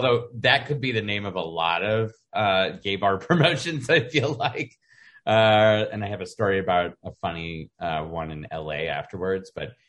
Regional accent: Toronto, Ontario, Canada; moved away as an adult; now in New York City, United States; I was originally from Toronto, Canada

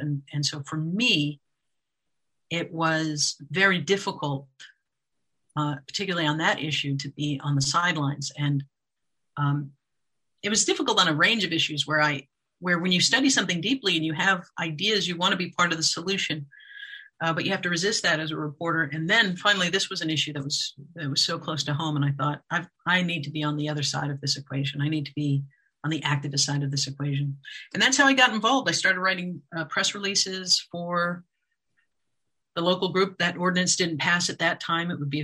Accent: Callaway, Florida, United States; I grew up in Callaway, which is tiny. Going to, you know, Panama City was the big city nearby.

